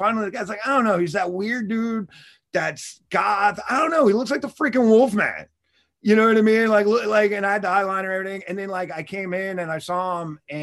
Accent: Levittown, New York, United States; So my family's from Brooklyn, but I grew up on Long Island. So I grew up in Levittown, Wontaw.

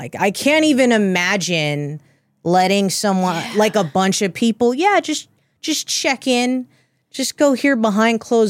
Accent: California, United States; I'm from Los Angeles County, yes, the valley, yeah.

